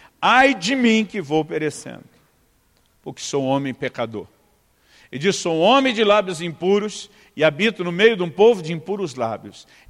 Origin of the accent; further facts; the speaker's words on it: São Paulo, Brazil; como diria no interior de São Paulo, onde me criei